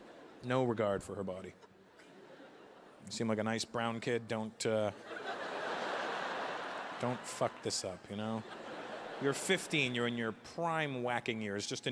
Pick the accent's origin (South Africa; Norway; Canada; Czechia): Canada; now in United States; You know, being a Canadian living in America